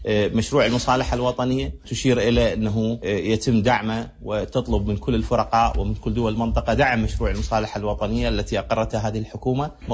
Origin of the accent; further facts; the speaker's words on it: Iraq; لذلك مصلحتنا كعراقيين أن تتحسن هذه العلاقات بين هاتين الدولتين، ولكن ليس على حساب العراق.